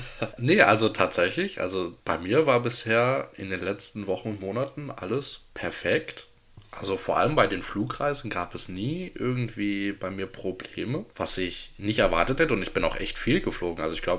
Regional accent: Soest, North Rhine-Westphalia, Germany; Und bei der letzten Folge war ich in meiner Heimat in NRW, im guten alten Soest.

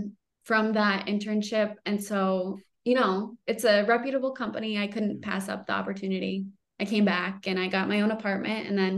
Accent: Potsdam, New York, United States; now in Watertown, United States; So I'm from Potsdam, New York. I'm from an hour north of Watertown where I live now.

